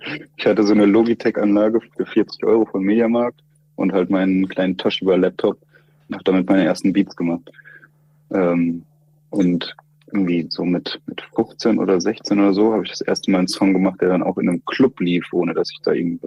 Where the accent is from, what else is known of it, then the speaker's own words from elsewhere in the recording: Nordhorn, Lower Saxony, Germany; Also ich bin aufgewachsen in Nordhorn. Für Leute, die das nicht kennen, wahrscheinlich die meisten. Das ist direkt an der niederländischen Grenze.